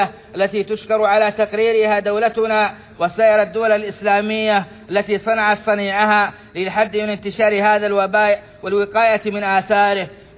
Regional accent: Saudi Arabia; بلادنا السعودية

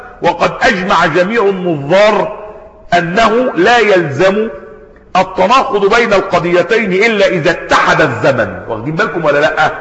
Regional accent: Egypt

